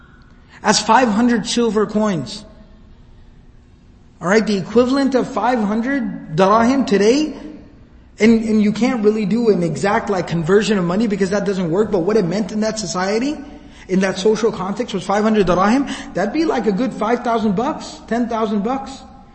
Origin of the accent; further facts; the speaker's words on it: Dallas, Texas, United States; I was born and raised here in Dallas.